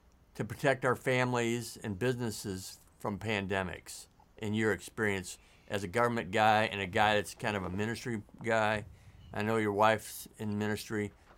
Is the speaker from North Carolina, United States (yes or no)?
yes; North Carolina, United States; and we're from North Carolina, and these North Carolinians are a little different critters than some of the country.